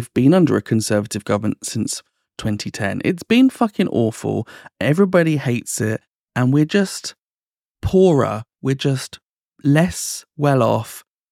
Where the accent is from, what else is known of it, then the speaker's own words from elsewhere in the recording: Cambridge, East of England, United Kingdom; born there; I was born in 1984 in Cambridge.